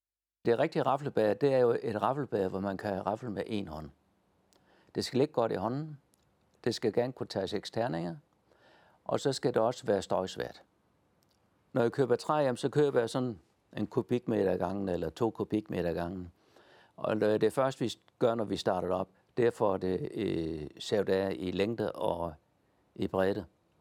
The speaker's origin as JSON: {"language": "Danish", "town": "Sønderborg", "region": "Region of Southern Denmark", "country": "Denmark", "tie": "born or raised there", "said": "Det hele startede i 1995, hjemme i mit barndomshjem i Sønderborg."}